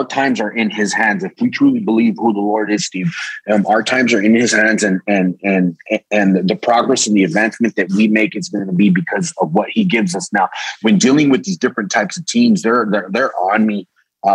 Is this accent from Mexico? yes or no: yes; Mexico; I know both countries very well. And I love both cultures. I'm a Mexican outwardly, but I'm an American inwardly, meaning my heart is with both nations and I love both nations.